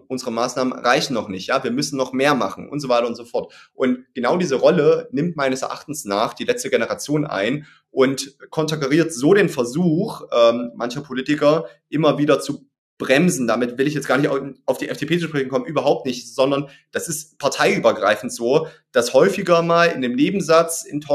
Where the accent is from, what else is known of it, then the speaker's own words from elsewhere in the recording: East Germany, Germany; Ja, also ich komme aus Ostdeutschland. Ja, meine Eltern sind damals in der DDR genau dafür auf die Straße gegangen